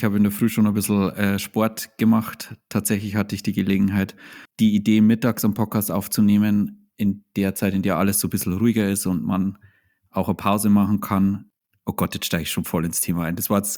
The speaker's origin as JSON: {"language": "German", "region": "Bavaria", "country": "Germany", "said": "ich komme aus dem Bayerischen Wald und das hat mich extrem geprägt."}